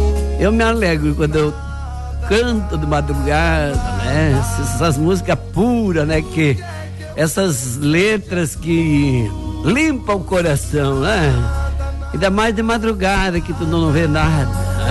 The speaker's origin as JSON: {"language": "Portuguese", "region": "Rio Grande do Sul", "country": "Brazil", "tie": "born or raised there", "said": "Mas na verdade, nós somos gaúcho nato, né? Nascido no Rio Grande, né? Mas somos, como é que se diz assim, das raízes, né? Os nossos pais, nossos avós, tudo gaúcho, né? Da bombacha larga, né?"}